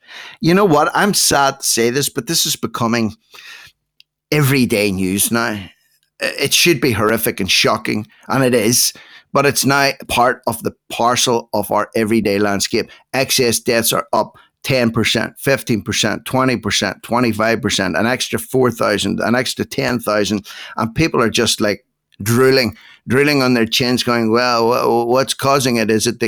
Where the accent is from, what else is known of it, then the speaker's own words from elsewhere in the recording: Ireland; I'm only an Irishman.